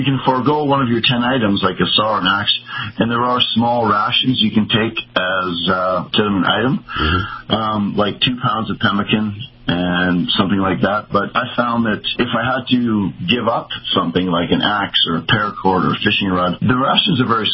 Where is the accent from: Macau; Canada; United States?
Canada; And being a Canadian, I mean, I think in Celsius.